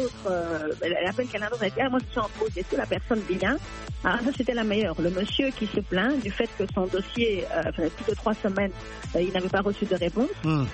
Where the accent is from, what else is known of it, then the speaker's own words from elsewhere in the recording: DR Congo; Je suis congolaise